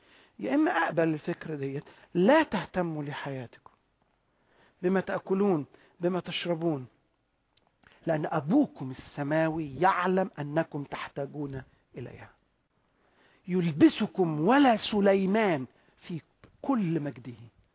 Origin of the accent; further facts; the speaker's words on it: Egypt; مش موجود عندنا في مصر.